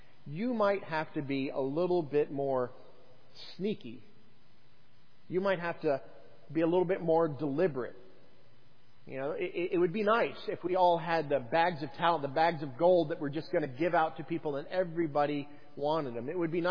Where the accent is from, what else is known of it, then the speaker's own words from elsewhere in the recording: Colorado Springs, Colorado, United States; he's from Colorado Springs. I'm from Colorado Springs.